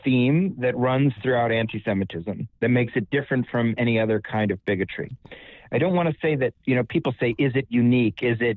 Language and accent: English; Chicago, Illinois, United States; moved away as an adult; now in New York, United States; No, born and raised in Chicago and moved to New York in 94.